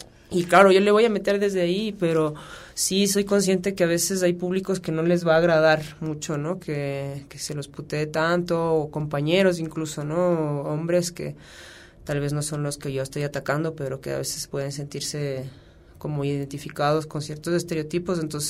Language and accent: Spanish; Riobamba, Chimborazo, Ecuador; Yo soy de Ecuador, soy de Riobamba, nací en el campo.